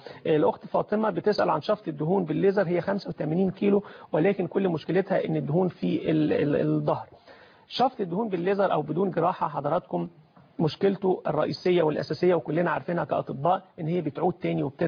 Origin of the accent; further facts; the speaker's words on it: Egypt; ولكن للاسف طبعا يعني مش موجود عندنا في مصر